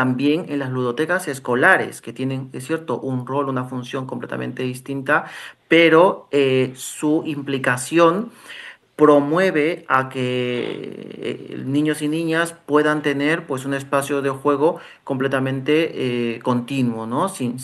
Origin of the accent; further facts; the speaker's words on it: Peru; yo soy peruano, y en mi país